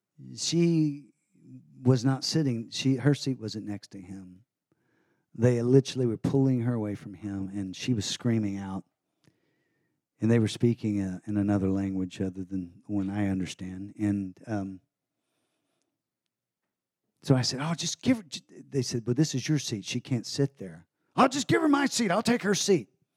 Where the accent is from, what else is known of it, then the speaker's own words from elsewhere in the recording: Texas, United States; I see things like I used to do as a hardened Texan, which was my big thing. I'm a Texan. This is the way it goes. And I still am.